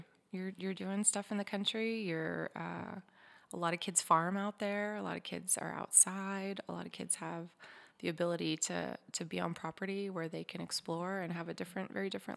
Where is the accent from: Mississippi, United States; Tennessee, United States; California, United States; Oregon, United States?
Oregon, United States; I was 2 years old. I'm an Oregonian for sure. I was born in Coos Bay, North Bend.